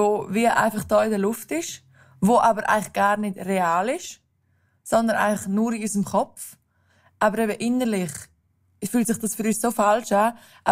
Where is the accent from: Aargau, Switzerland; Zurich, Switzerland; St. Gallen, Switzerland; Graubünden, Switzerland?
Graubünden, Switzerland; Ich bin im Engadin aufgewachsen, in den Bergen. Dort braucht man das.